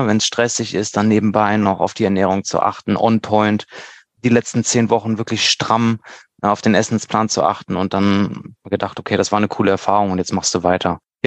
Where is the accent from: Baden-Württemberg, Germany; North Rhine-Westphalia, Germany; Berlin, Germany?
North Rhine-Westphalia, Germany; Neuss; Aufgewachsen bin ich in Neuss, bin dann nach Ratingen gezogen mit meiner Mutter, nach der Trennung mit meiner Schwester zusammen